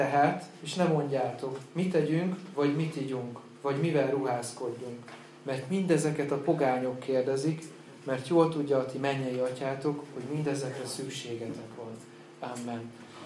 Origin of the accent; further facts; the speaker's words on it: Debrecen, Hajdú-Bihar, Hungary; én egyébként Debrecenben nőttem fel, és ott is laktam 24-25 éves koromig, amíg meg nem tértem.